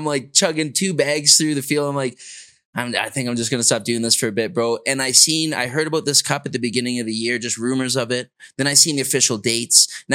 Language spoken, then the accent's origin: English; Canada; moved away; So me as originally as a Canadian living here now, going on a decade